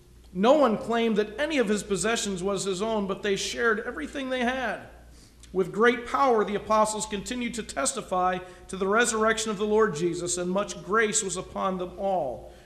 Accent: Pennsylvania, United States; I remember as a child when we grew up in Western Pennsylvania

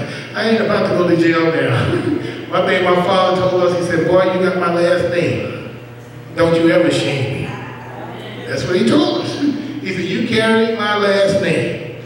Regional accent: New York, United States; I'm from New York, but there's a lot of stuff going wrong

